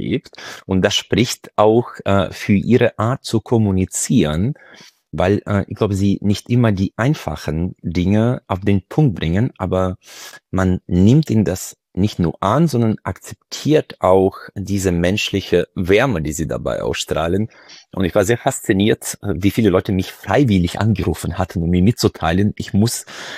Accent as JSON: {"language": "German", "town": "Freiburg", "region": "Baden-Württemberg", "country": "Germany", "said": "ich bin ja selbst aus Freiburg"}